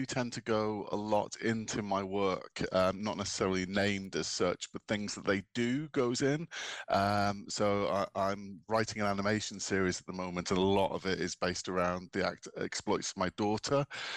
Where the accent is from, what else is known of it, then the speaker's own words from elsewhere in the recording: Wigan, North West England, United Kingdom; I'm originally from Wigan myself